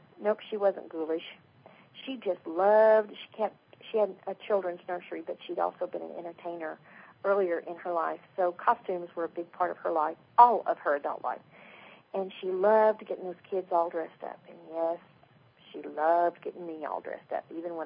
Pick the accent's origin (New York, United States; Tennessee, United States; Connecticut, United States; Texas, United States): Texas, United States; I'm from Texas.